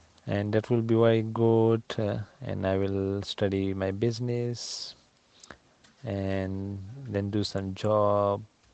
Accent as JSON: {"language": "English", "country": "Afghanistan", "said": "Yeah, I think I didn't mention it that I'm from Afghanistan, so."}